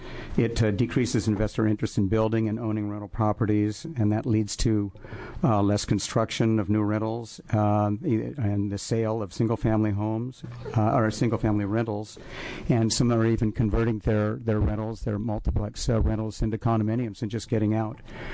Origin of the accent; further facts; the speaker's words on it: Bend, Oregon, United States; I'm from Bend, Oregon. I'm a landlord